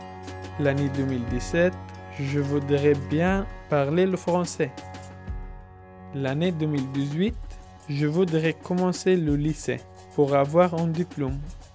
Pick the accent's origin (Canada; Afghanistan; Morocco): Afghanistan; now in France; Je viens d'Afghanistan. Je suis arrivé en France en 2015.